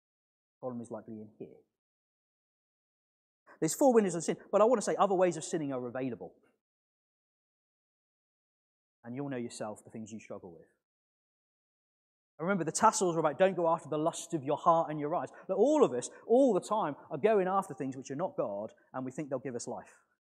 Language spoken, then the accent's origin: English; Lowestoft, East of England, United Kingdom; ended up living in Lowestoft, my hometown, just a few roads away from me